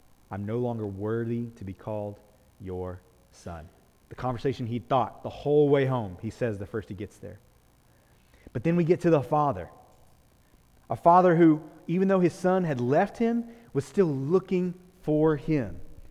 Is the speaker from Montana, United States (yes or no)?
no; Texas, United States; but I'm from Central Texas, and mesquites are the bane of our existence, okay?